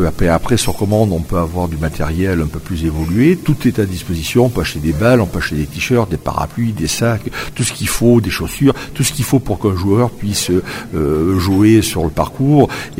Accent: Nouvelle-Aquitaine, France; je suis très amoureux du Limousin. C'est ma terre natale

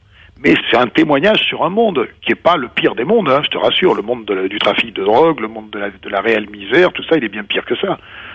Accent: Juillac, Nouvelle-Aquitaine, France; quand j'étais tout petit, j'étais à Juillac, dans mon patelin, c'est pas très loin de chez vous.

